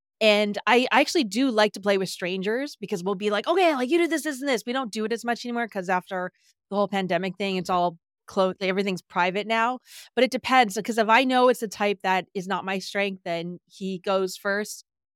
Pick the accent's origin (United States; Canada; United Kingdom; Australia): Canada; Also, I am Canadian